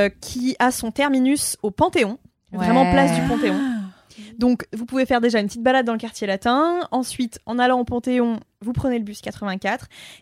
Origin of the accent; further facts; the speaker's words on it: Paris, Île-de-France, France; born there; Alors, je suis née à Paris. J'ai pris le métro pour la première fois à 17 ans.